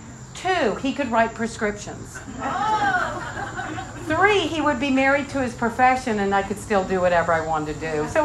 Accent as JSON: {"language": "English", "town": "Norfolk", "region": "Virginia", "country": "United States", "tie": "born or raised there", "said": "I'm from Norfolk. I grew up in Norfolk, Virginia. So I moved to Washington, D.C."}